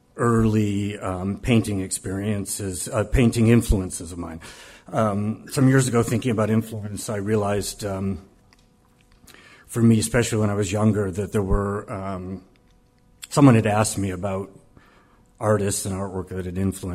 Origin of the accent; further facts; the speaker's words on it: Chicago, Illinois, United States; I was growing up on the South Side, Hyde Park, Chicago, and my father was doing science research at the University of Chicago.